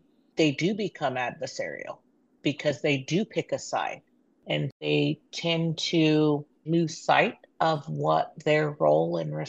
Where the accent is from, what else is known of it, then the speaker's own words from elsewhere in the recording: Upper Lake, California, United States; My tribe is the Habematal Pomo of Upper Lake.